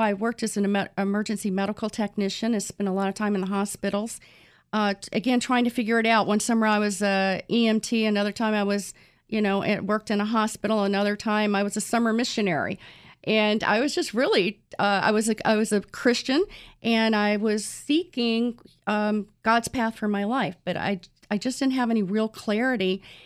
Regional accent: Columbia, South Carolina, United States; also born or lived in New Orleans / Tallahassee; I was born in New Orleans, spent a little bit of time in Tallahassee, Florida, and ended up in the fifth grade in Columbia, South Carolina.

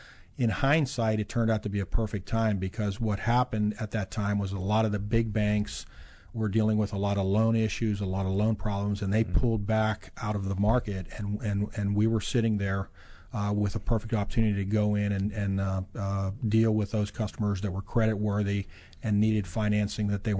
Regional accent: Pittsburgh, Pennsylvania, United States; Well, I grew up in Pittsburgh in a working class family.

